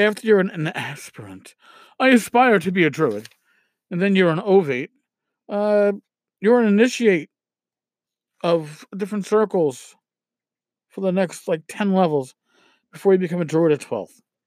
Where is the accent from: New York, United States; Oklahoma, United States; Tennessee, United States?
New York, United States; I'm a New Yorker.